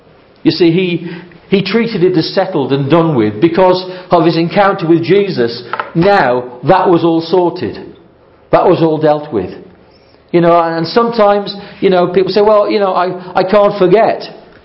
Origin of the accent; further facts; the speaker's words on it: Rugeley, West Midlands, United Kingdom; my hometown of Rugeley, in England, in Staffordshire.